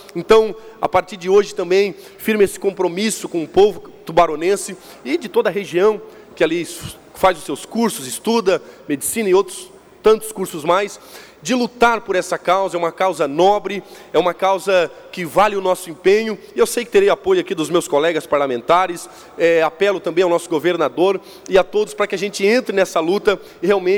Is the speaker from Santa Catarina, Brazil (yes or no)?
yes; Laguna, Santa Catarina, Brazil; Eu vim de Laguna, uma cidade que há quase 7 décadas não tinha uma voz, não tinha um deputado, uma cidade que tem IDH, todos os números são abaixo